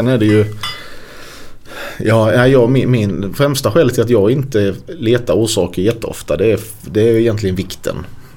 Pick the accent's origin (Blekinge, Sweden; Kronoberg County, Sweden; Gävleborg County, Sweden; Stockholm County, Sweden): Blekinge, Sweden; Sölvesborg; Det är väldigt få akademiker där jag kommer ifrån.